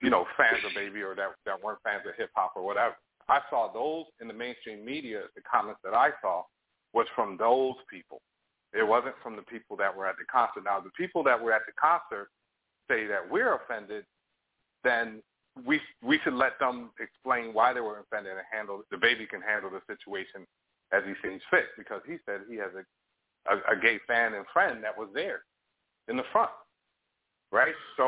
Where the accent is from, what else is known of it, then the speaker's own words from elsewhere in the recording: New York, United States; I'm older than you guys, and I grew up in New York.